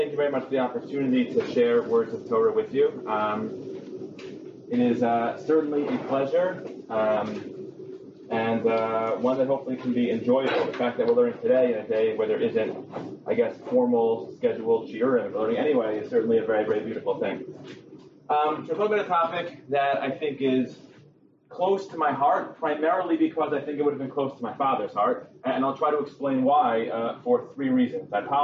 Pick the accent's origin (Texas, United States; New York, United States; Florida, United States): New York, United States; New Rochelle; We grew up in New Rochelle.